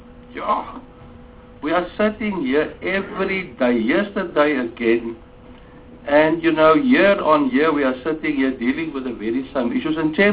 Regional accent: Western Cape, South Africa; I haven't seen so much poverty in my life. I'm from the Western Cape. So I haven't seen poverty like that.

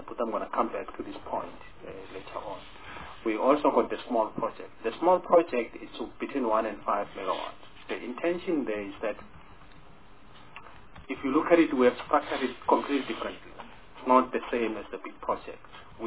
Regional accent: Mpumalanga, South Africa; I'm also from Mpumalanga

